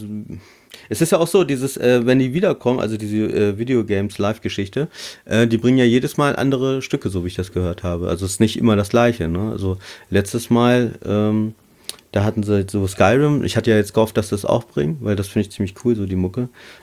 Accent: Lower Saxony, Germany; Berlin ist bei mir ja auch nicht um die Ecke, ich komme ja aus Niedersachsen

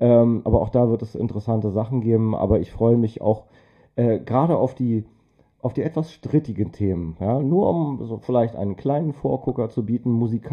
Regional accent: Berlin, Germany; Unbedingt, als Berliner ist

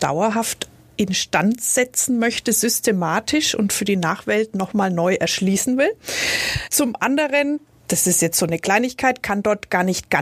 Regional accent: Nuremberg, Bavaria, Germany; Die Frage stelle ich mir auch als Nürnbergerin.

